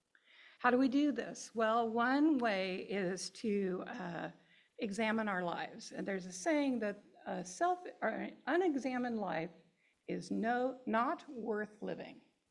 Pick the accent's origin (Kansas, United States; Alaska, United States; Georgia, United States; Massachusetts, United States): Kansas, United States; also born or lived in Oregon; I'm from Kansas, and then I lived in Oregon, and it's different. I wasn't in Kansas anymore.